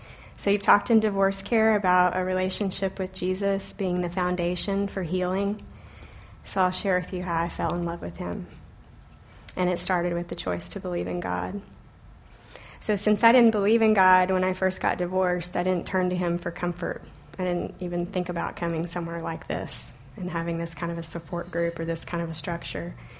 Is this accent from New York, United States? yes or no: no; Oklahoma, United States; also born or lived in North Carolina / Boston; now in Dallas, United States; We grew up in Oklahoma, and we moved to North Carolina when we got married.